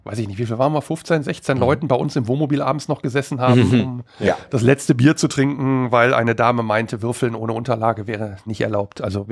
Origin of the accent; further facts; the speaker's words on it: North Rhine-Westphalia, Germany; ich komme aus NRW, wie der Axel schon sagte, aus dem Bergischen Land.